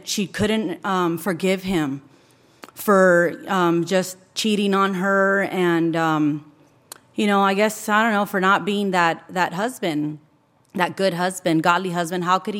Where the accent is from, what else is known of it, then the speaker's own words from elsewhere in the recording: Santa Ana, California, United States; Well, I grew up in Santa Ana, okay, and was born and raised here, I don't know, maybe 5-7 minutes down the street.